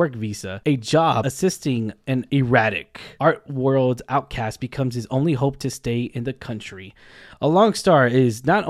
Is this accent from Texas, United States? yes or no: yes; San Antonio, Texas, United States; background of being Hispanic, Mexican Americans in this country and everything. We're from here. We're from Texas, from San Antonio and everything.